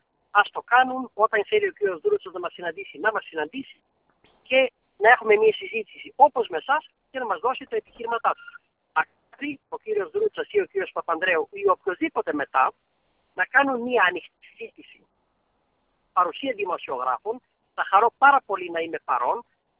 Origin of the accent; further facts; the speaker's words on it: Macedonia, Greece; Ούτε εμένα μπορεί να μου κλείσει το στόμα κανένας λέγοντας ότι είμαι Μακεδόνας.